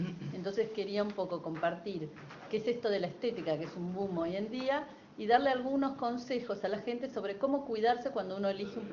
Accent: Buenos Aires, Argentina; Nosotras somos tres médicas de Buenos Aires.

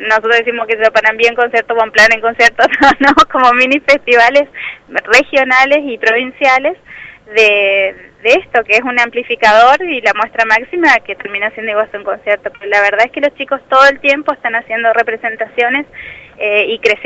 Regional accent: Argentina

